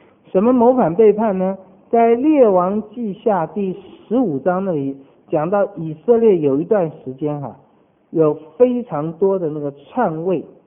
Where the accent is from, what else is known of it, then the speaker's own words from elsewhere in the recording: China; now in United States; 我们中国人好可怜，在美国很多中国，尤其我在打工那个时候，很多餐馆的人很辛苦了，还去赌城赌